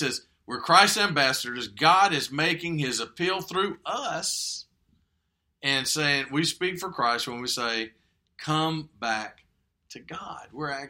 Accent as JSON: {"language": "English", "country": "United States", "said": "I am proud to be an American, but I'm not proud in a way"}